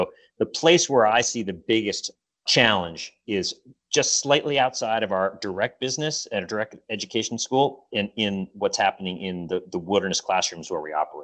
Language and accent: English; Baltimore, Maryland, United States; I was a kid from Baltimore, Maryland, and it absolutely changed the trajectory of my life.